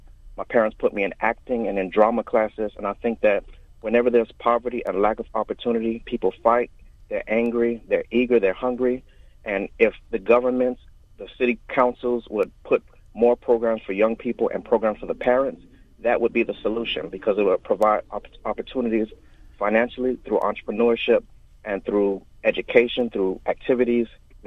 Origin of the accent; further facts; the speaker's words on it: Opa-locka, Florida, United States; I grew up in Opa-locka. I went to those schools there, and it was known as the Triangle. It was a horrible area at the time.